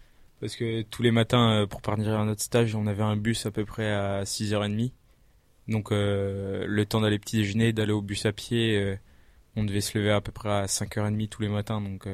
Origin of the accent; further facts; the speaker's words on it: France; enfin, en tant que Français, on s'attend à avoir du salé, quelque chose de consistant le soir.